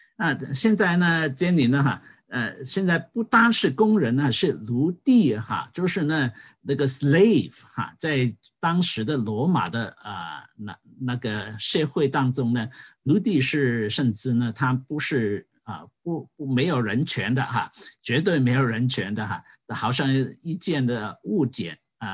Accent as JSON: {"language": "Chinese", "country": "Hong Kong", "tie": "born or raised there", "moved": "yes", "lives_now": "Canada", "said": "我们在香港长大没有这个 luxury 有这个仆人在加拿大更加了"}